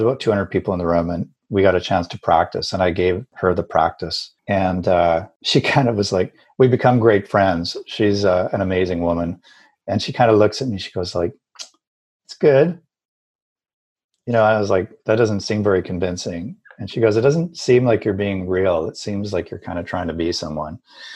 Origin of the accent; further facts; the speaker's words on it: Alberta, Canada; for someone like me who I grew up in Alberta, I'm kind of like meat and potatoes, you know, kind of a guy.